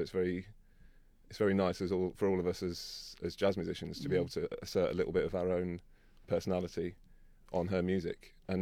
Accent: Birmingham, West Midlands, United Kingdom; I grew up in Birmingham

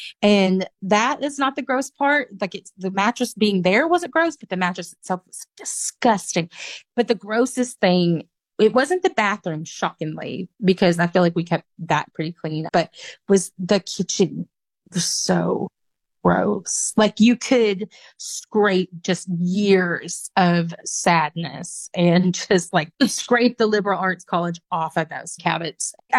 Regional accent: Arkansas, United States; You know, I grew up in Arkansas with this group of kids. We had a very specific scene.

